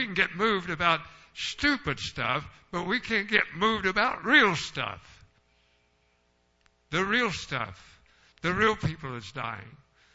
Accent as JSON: {"language": "English", "country": "United States", "said": "I thought that was a great privilege as an American. I thought that's what we were. We're Americans, and other countries can't do that."}